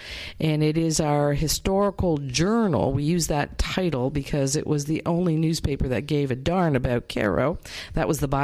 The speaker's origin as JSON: {"language": "English", "region": "Ontario", "country": "Canada", "moved": "yes", "said": "I'm actually originally from Canada. My parents were both immigrants to Canada and met in the mid-1950s in Niagara Falls, Ontario. And not long thereafter, I was born."}